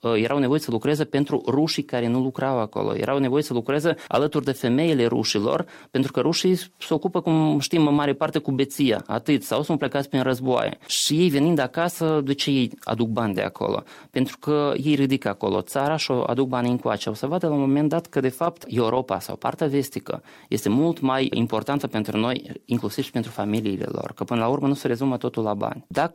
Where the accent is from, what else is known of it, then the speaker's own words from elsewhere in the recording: Moldova; Noi suntem moldoveni, noi vorbim moldovenește, noi trăim în Moldova